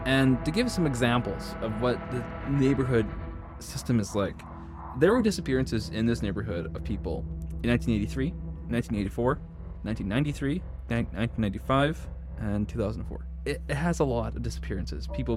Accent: Regina, Saskatchewan, Canada; So we're from Regina.

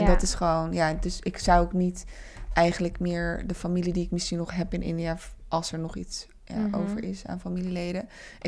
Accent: Suriname; we zijn eigenlijk gewoon Surinaams. Ja. We zijn in Suriname geboren ook. En onze voorouders, dus van mijn moeders kant, komen ze uit Kashmir en Nepal. Mm-hmm. En Noord-India. En van mijn vaders kant komen ze uit Zuid-India. Dus een beetje Chennai, Madras, ongeveer die regio.

